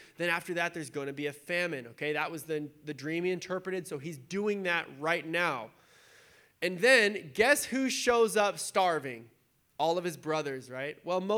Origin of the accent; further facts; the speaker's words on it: San Diego, California, United States; So when growing up in San Diego, you either surf or you skate.